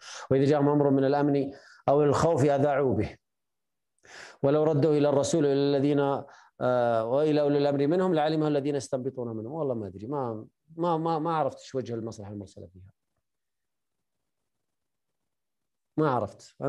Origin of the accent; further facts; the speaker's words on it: Saudi Arabia; لكن بلد عندنا مثلا، عندنا في السعودية